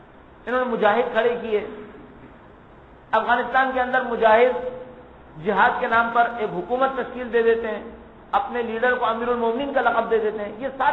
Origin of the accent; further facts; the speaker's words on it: Karachi, Sindh, Pakistan; آپ اور ہم تو کراچی کے رہنے والے ہیں، ہم اور آپ اس وقت کراچی میں تھے